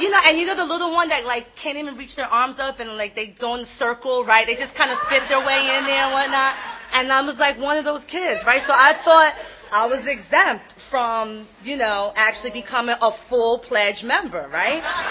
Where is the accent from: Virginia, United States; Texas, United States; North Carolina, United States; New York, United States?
New York, United States; New York City; I'm originally from New York City. I always have to, always have to plug in New York first, right?